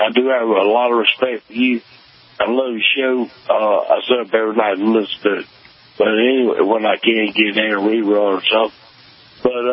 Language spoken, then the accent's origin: English; Mississippi, United States; Even I'm from Mississippi.